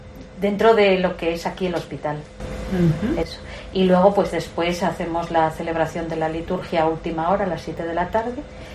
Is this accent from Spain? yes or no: yes; Toral de Merayo, Castile and León, Spain; Eso, soy de Toral de Merayo.